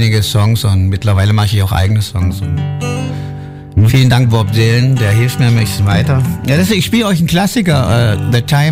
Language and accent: German; Frankfurt am Main, Hesse, Germany; Also ich komme eigentlich aus Frankfurt am Main.